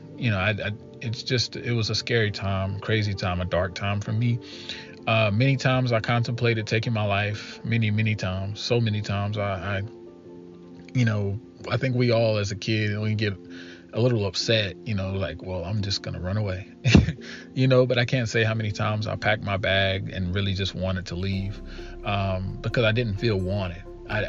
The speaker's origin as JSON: {"language": "English", "town": "Shelby", "region": "North Carolina", "country": "United States", "said": "I'm originally from Shelby, North Carolina. I'm 27 years old."}